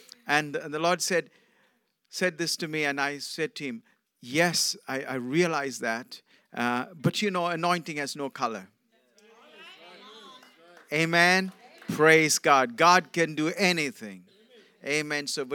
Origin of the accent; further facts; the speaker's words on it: Sri Lanka; also born or lived in England; I come from Sri Lanka. I was born in Sri Lanka, and my wife is born in Mauritius. And we did our schooling and studying in England, so that's where we met. And when I went to England, I was not a Christian. I was a Hindu.